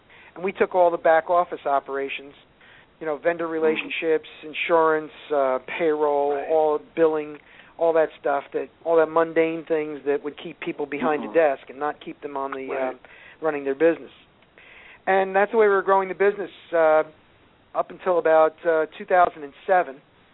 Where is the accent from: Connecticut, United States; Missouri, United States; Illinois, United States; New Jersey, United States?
New Jersey, United States; Yeah, well, I grew up in New Jersey myself.